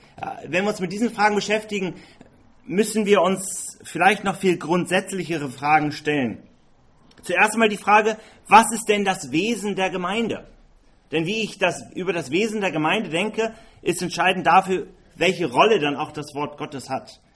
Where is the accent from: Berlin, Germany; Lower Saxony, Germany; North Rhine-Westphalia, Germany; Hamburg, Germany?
Hamburg, Germany; now in Vienna, Austria; ich komme aus Hamburg, lebe zwar jetzt in Wien, bin aufgewachsen somit an der Elbe, wo auch der Airbus gebaut wird.